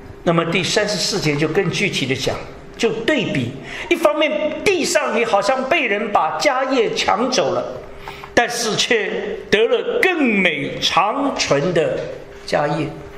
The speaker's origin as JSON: {"language": "Chinese", "country": "China", "lives_now": "United States", "said": "我们中国人很会翻。这个像美国有个州叫 Massachusetts， 那你怎么翻呢？结果中国人想出来叫满山秋色，翻得太棒。有个州翻得不太好，我们加州的首府叫做 Sacramento"}